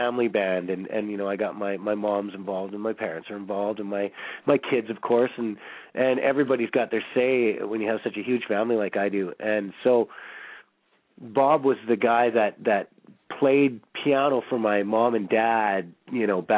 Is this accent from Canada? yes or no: yes; Calgary, Alberta, Canada; because we're from Calgary